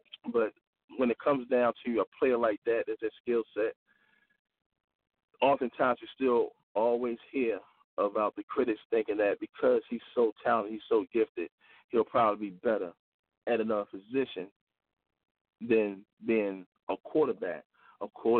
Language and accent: English; Baltimore, Maryland, United States; is that I am from Baltimore City.